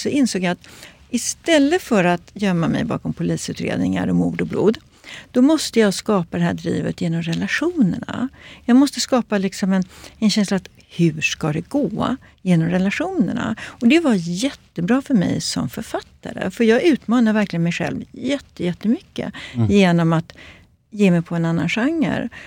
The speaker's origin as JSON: {"language": "Swedish", "town": "Stockholm", "region": "Stockholm County", "country": "Sweden", "tie": "born there", "said": "jag råkade födas i Stockholm i en familj som så liksom såg till att jag började plugga på universitetet."}